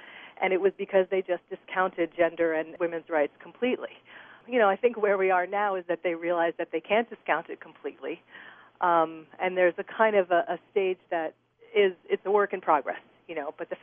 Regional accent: Israel; now in New York, United States; I'm originally from Israel, and I spent a long time working in peace and justice organizations in Israel. And when I came to New York

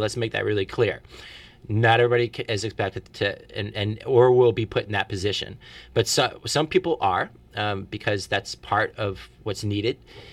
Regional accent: New Orleans, Louisiana, United States; You know, I'm from New Orleans, and I'm really embedded in the community

